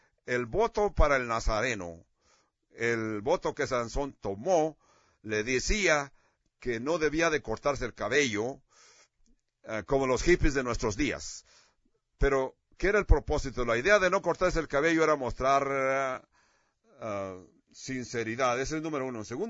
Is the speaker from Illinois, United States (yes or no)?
no; California, United States; Yo crecí en California, Acá en California la gente no tiene esas hermosas costumbres que puedes encontrar en el sur.